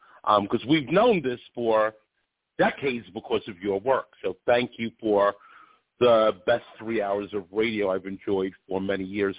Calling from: Rochester, New York, United States; I'm calling from Rochester, New York, where UFO sightings nearly doubled over the past few years

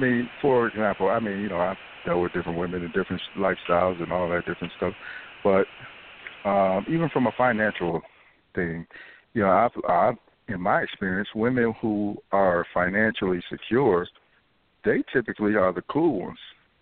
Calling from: Ann Arbor, Michigan, United States; Ann Arbor, Michigan.

